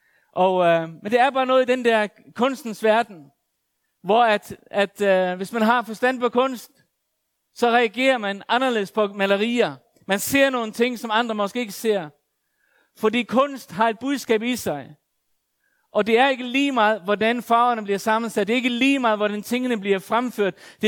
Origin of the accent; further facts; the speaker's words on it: Faroe Islands; da jeg voksede op på Færøerne, og i mine unge dage, så kommer jeg i forbindelse med kirke. Jeg var sådan 15-16 år gammel.